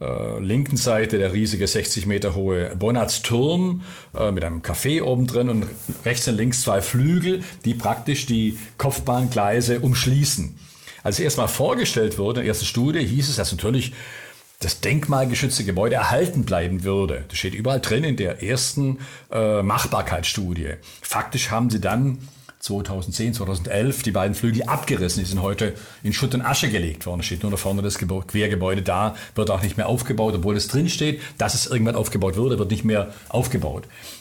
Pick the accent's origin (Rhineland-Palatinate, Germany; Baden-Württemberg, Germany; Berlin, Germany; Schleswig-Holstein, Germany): Baden-Württemberg, Germany; Ich bin selber Schwabe.